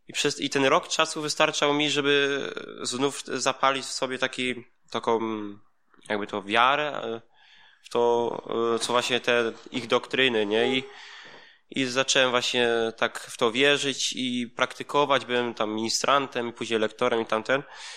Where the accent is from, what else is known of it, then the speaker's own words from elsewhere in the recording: Tropiszewo, Pomeranian Voivodeship, Poland; Ja pochodzę właśnie z Polski, spod Malborka, taka malutka wieś, Tropiszewo